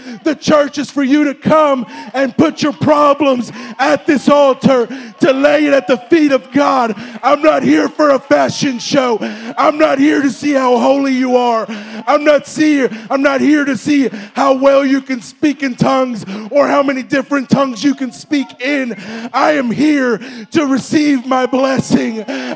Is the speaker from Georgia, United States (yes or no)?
yes; Douglasville, Georgia, United States; also born or lived in Texas; I was born in Texas, but I was raised in Douglasville, and we don't really have a very high attrition rate when it comes to very intellectual people.